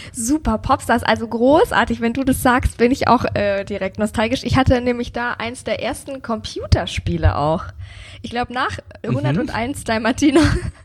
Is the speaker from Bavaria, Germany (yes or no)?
yes; Bavaria, Germany; Nur ein richtiges Pfändchen, sagt man bei uns in Bayern.